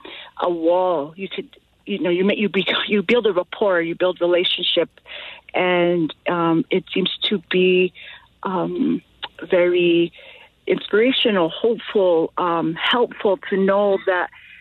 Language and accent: English; Santa Fe, New Mexico, United States; I'm originally from Santa Fe, but I've always found my way back to Española, Chimayo, Velarde. I've always lived there off and on.